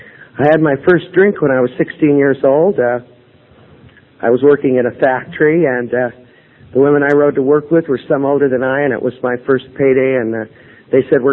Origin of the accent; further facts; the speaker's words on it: Los Angeles, California, United States; I'm a native Angeleno, born and raised in California. My father is a Swede, big Swede, born the first one born on this side of the ocean. My mother's an American Indian.